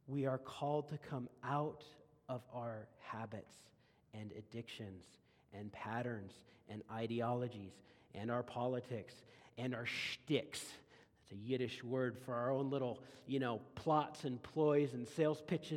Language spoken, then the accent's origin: English; Kent, Washington, United States; born there; I was born in Kent, okay? And Kent, Washington, over there, South King County.